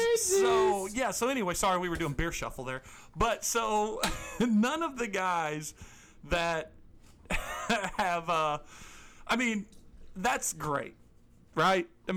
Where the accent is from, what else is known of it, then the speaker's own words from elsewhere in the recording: Missouri, United States; Yeah, I was from Southeast Missouri's origin, so you got to do better than that.